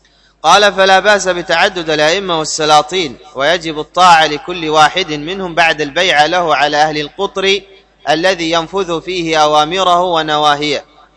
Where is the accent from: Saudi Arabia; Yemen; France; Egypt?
Yemen; عندنا في اليمن، معلوم من هو ولي أمرنا في اليمن ورئيسنا معلوم